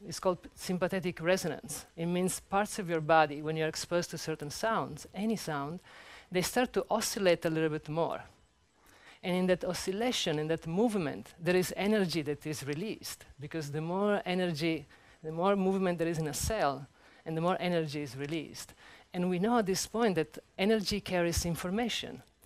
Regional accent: Sicily, Italy; I'm from Sicily, and in South Italy we have a lot of sound healing traditions with the pizzicato and so forth.

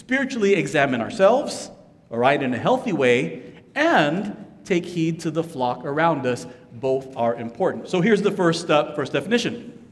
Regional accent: San Diego, California, United States; now in Los Angeles, United States; I grew up in San Diego, right? And so I've been a Charger fan all my life.

